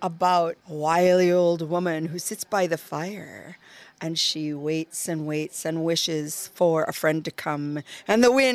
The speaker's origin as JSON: {"language": "English", "country": "United States", "tie": "born or raised there", "lives_now": "Scotland", "said": "I grew up in America, so I learned my storytelling skills there."}